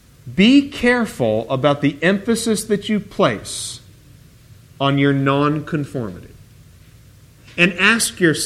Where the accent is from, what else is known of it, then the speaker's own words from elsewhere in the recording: Portland, Oregon, United States; You know, I mentioned I'm from Portland.